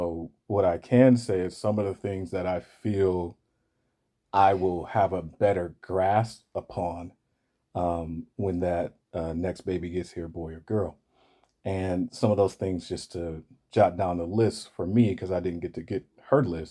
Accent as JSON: {"language": "English", "town": "Detroit", "region": "Michigan", "country": "United States", "said": "Detroit is in the playoffs. I'm from Detroit, so."}